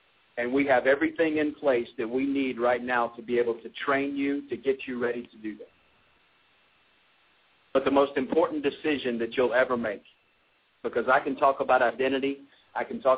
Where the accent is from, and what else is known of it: Anderson, South Carolina, United States; born or raised there; now in Tucker, United States